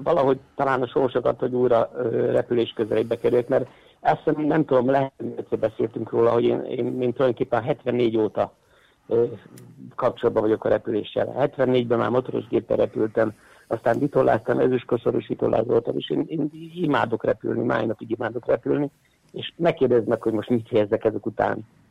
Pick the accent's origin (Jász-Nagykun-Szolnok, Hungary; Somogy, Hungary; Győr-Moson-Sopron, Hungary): Jász-Nagykun-Szolnok, Hungary; born there; now in Kecskemét, Hungary; Kecskeméten lakom közel 40 éve, de én nem ott születtem, én a Jánosság szélén születtem, tehát Györgyén születtem, és hát a gimnáziumban Nagykőrösre jártam, és utána kerültem a Kecskemétre.